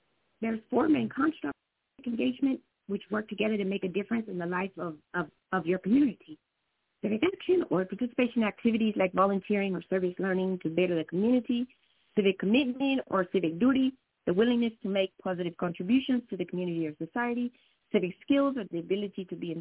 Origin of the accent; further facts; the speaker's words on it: Missouri, United States; And I will tell you that I grew up in Missouri, so this one really kind of hit home for me.